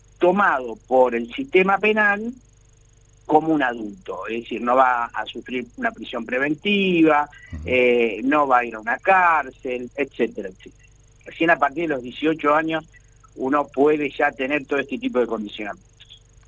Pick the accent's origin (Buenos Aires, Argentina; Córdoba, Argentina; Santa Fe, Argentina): Buenos Aires, Argentina; born there; en mi barrio, a una cuadra y pico de donde yo nací, en Barracas, en la ciudad de Buenos Aires